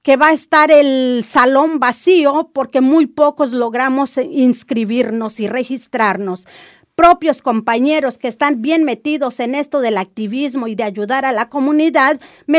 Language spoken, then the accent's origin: Spanish; Mexico; now in United States; somos los mexicanos migrantes que estamos aquí fuera de territorio mexicano